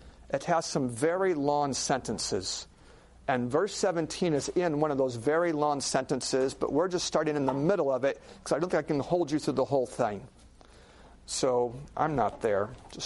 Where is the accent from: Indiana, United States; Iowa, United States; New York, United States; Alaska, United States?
Alaska, United States; I grew up in Alaska watching a lot of TV.